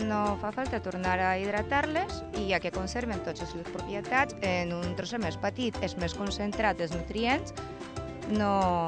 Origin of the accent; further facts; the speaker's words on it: Sueca, Valencian Community, Spain; Sí, som de Sueca a València, de les Albuferes de València